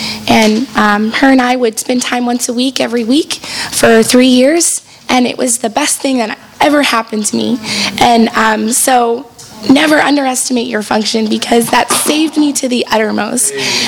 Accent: the South, United States; I'm not from this area. I'm from the South. And if you've ever been to the South, it's a lot different than this area. And when I came to school up here, I really had a culture shock

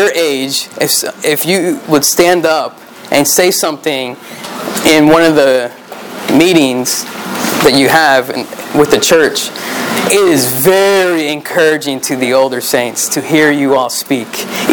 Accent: Orlando, Florida, United States; And so, growing up, continuing my testimony, growing up in Orlando

